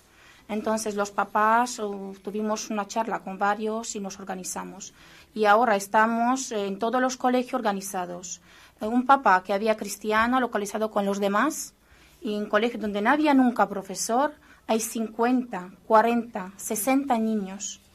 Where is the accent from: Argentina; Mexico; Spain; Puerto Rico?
Spain; Arganda del Rey, Community of Madrid; Yo vengo de Arganda